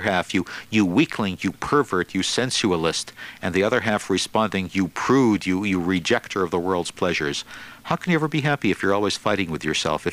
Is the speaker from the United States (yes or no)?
yes; Boston, Massachusetts, United States; now in Chicago, United States; I'm a Bostonian in Chicago